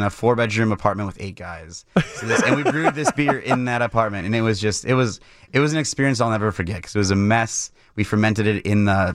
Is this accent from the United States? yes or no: yes; Mukwonago, Wisconsin, United States; So I grew up in Maguanago, Wisconsin, just outside of Milwaukee, and my dad was working at Miller, so I was kind of always around it.